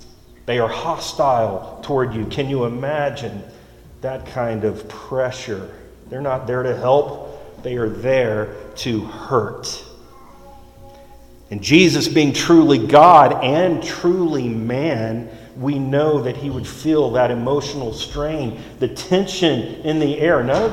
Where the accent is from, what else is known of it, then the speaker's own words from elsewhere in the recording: Florida, United States; I'm from Florida. And there were times where I would go out to the beach and I would just park.